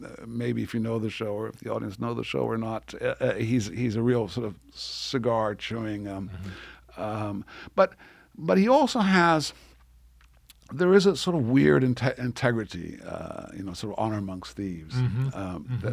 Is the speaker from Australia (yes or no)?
no; Ireland; also born or lived in Rome, Italy / Mexico; now in Los Angeles, United States; I was born in Rome, in Italy. I grew up in Ireland as a kid, and then he moved to Mexico.